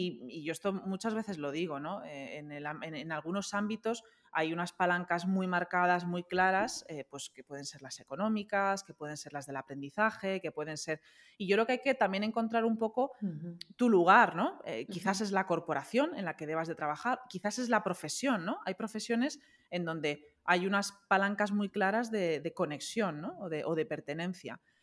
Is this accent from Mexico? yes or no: no; Spain; Pues yo que soy de España y quizás esté alineada a la cultura mediterránea